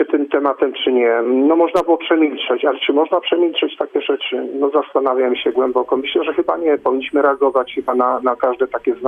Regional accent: Stary Sącz, Lesser Poland, Poland; Jestem rodowitym starostą Doczanem

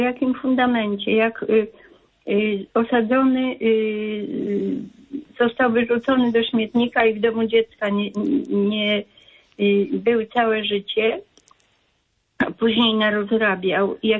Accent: Masovian Voivodeship, Poland; ja jestem z Mazowsza.

